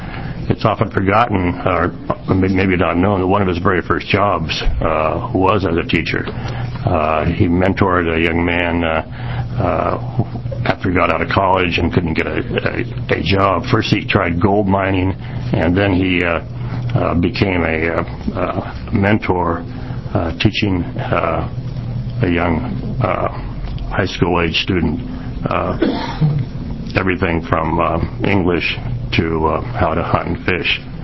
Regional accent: Oregon, United States; now in Portland, United States; I'm originally from Douglas County and now live in Portland.

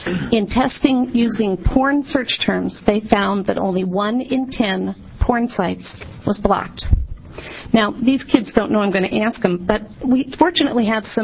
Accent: Eugene, Oregon, United States; I'm from Eugene, Oregon.

